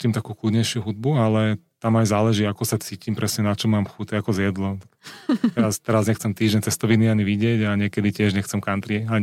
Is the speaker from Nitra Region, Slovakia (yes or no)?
no; Bratislava, Bratislava Region, Slovakia; som vyrastal v Karlovke v Lodenici, kde vlastne moja mama bola trenérka.